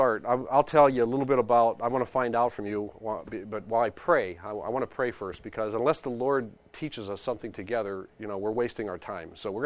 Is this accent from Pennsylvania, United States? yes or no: yes; McKeesport, Pennsylvania, United States; Now, the church that I grew up in was in McKeesport, Pennsylvania, and it was a Christian Missionary Alliance church.